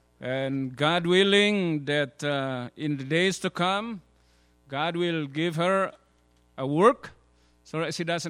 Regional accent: Indonesia; I come from Indonesia, people say hallelujah.

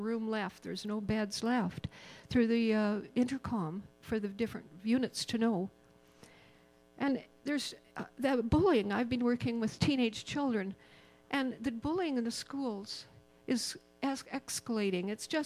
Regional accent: Saskatchewan, Canada; now in Alberta, Canada; I'm from Saskatchewan and I cheer for the Rough Riders, I'm here as an Albertan now.

